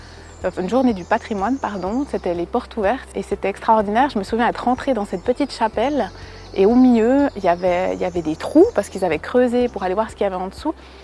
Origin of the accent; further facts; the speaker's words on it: Neuchâtel, Switzerland; accent: Neuchâtel; j'ai un fort accent neuchâtelois, mais en réalité, je suis à moitié italienne, sicilienne même, pour être plus précise, du côté de mon papa.